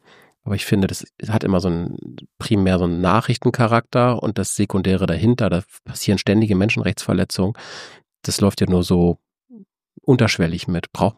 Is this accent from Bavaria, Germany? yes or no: no; Schleswig-Holstein, Germany; ich bin auf dem Dorf in Schleswig-Holstein groß geworden